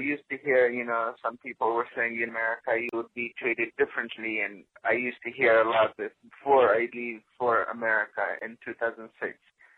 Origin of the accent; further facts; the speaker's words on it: Afghanistan; English is a second language